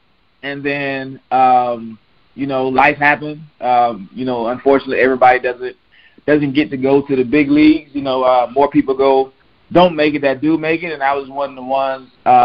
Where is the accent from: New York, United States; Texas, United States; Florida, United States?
Florida, United States; I've been playing sports, you know, man, growing up in Florida.